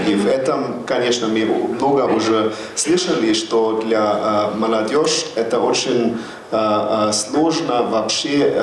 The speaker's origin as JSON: {"language": "Russian", "country": "Germany", "second_language": "Russian", "lives_now": "Russia", "said": "может быть, как немец в России"}